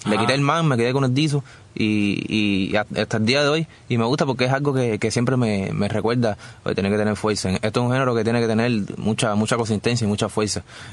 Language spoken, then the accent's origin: Spanish; Arcos de Canasí, Mayabeque, Cuba; also born or lived in Matanzas; Sí, nací en Matanzas y viví en Arcos de Canasí.